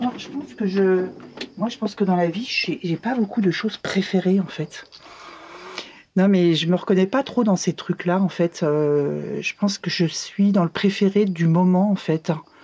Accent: Île-de-France, France; je suis sortie du ventre de ma maman à Paris. Mais très très vite, mes parents ont déménagé en région parisienne, dans l'est de Paris. Puis à 30 ans à peu près, j'ai déménagé avec ma petite famille dans le Jura, où j'ai mes origines du côté de ma mère.

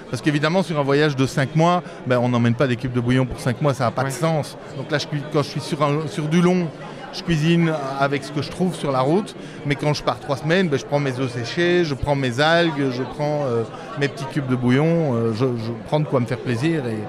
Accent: Belgium; Oui, je suis de Belgique.

